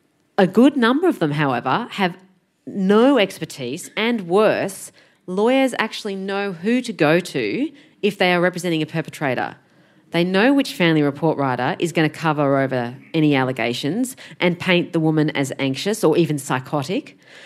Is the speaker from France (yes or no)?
no; Sydney, New South Wales, Australia; I come from Sydney